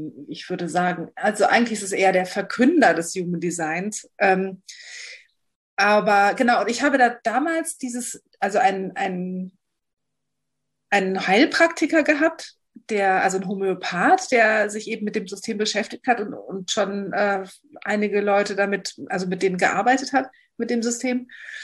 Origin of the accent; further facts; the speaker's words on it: Berlin, Germany; Was mache ich? Wo komme ich her? Also ich komme aus Berlin.